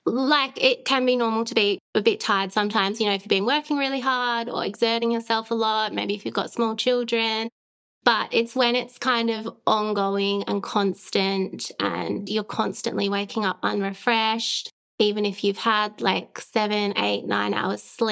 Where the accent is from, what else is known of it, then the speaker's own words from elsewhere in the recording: Australia; moved away as an adult; now in United Kingdom; I grew up in Australia and came over to the UK about 6 years ago.